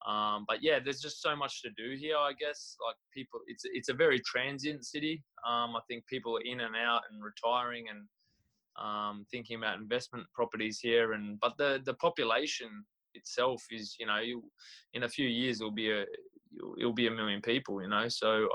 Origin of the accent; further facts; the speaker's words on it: Cairns, Queensland, Australia; I'm definitely not a New South Wales boy. I'm Queenslander through and through. So I actually grew up in Cairns